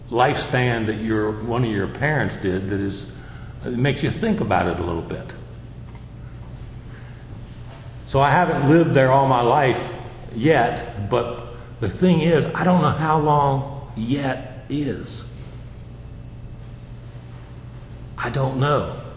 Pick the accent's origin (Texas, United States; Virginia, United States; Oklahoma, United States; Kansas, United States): Virginia, United States; Front Royal; now and then somebody will ask me when I'm around in my hometown of Front Royal, and they'll say, have you lived here all your life?